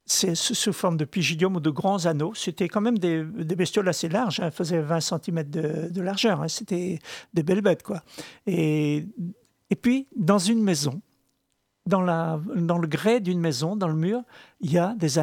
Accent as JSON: {"language": "French", "region": "Brittany", "country": "France", "first_language": "br", "second_language": "French", "said": "Moi, je n'ai parlé français qu'à 6 ans. Oui, j'ai sans doute un des rares bretonnants d'origine comme ça. Et là, moi je viens du Trégor, donc il y a quelques petites nuances dans le parler."}